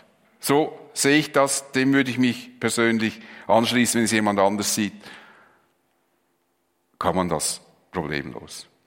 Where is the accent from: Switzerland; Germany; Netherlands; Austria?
Switzerland; wir sind immer so ein bisschen von uns wahnsinnig überzeugt und als Schweizer sowieso.